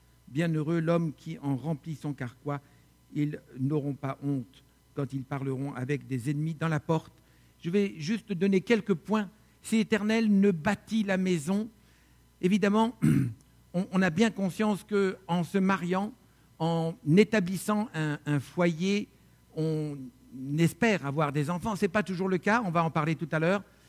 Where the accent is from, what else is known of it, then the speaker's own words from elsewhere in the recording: France; Chez nous, en France, c'est le pays le plus réputé pour le Prozac